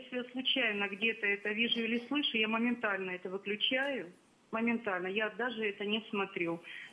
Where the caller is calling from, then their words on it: Krasnodar Krai, Russia; я из Краснодарского края.